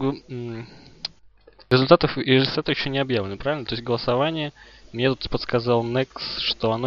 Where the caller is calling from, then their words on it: Saint Petersburg, Russia; я вещаю из Санкт-Петербурга.